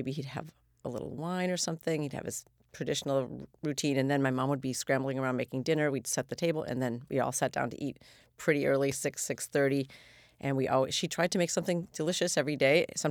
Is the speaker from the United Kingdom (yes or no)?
no; Minneapolis, Minnesota, United States; she'd always clip recipes from the Minneapolis Star Tribune because I grew up in Minneapolis.